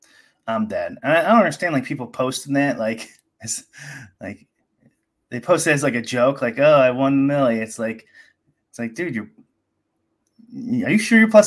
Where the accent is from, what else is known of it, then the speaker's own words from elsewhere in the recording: Chicago, Illinois, United States; I'm not much of a fan, but like, I'm a Chicagoan.